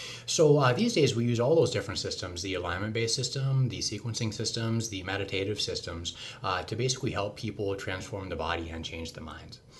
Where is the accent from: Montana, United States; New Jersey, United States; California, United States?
Montana, United States; also born or lived in Oregon; I grew up in South Central Montana. And later on down the road, I lived in Oregon for some time